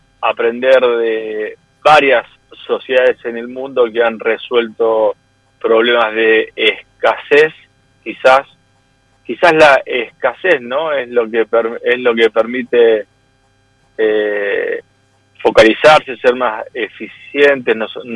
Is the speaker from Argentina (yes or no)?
yes; Argentina; muy contentos como argentinos y argentinas